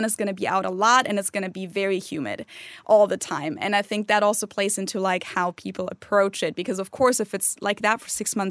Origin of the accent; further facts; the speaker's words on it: Munich, Bavaria, Germany; my street that I live on, where I grew up in Munich, it's a direct connection to two lakes in the area.